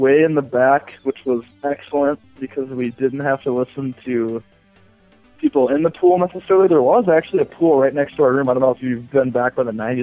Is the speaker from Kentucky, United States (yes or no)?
no; Fargo, North Dakota, United States; We're from Fargo. We don't get to swim a whole lot.